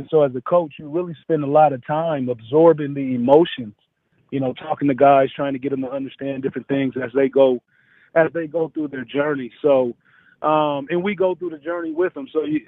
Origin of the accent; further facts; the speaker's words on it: Portland, Oregon, United States; now in Kansas, United States; And we're from Portland, and now we're both at Kansas as roommates.